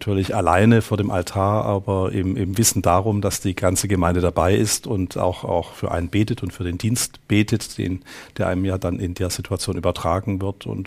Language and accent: German; Stuttgart, Baden-Württemberg, Germany; ja, ich bin in Stuttgart geboren, also und in der Diözese aufgewachsen